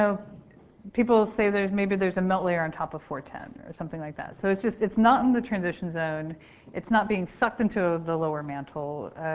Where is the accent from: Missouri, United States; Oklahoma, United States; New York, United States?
Oklahoma, United States; I'm from Oklahoma. I can now find Oklahoma on a map because there's earthquakes there from reactivated faults, right?